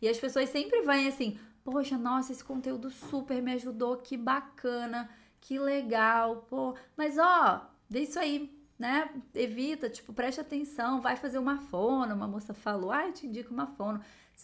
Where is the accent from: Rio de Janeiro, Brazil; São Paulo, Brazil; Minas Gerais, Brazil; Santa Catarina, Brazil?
Rio de Janeiro, Brazil; accent: carioca; eu sou carioca e eu já falo mesmo, né? Já junta, né? Então, isso já... Eu já falo X no lugar do S.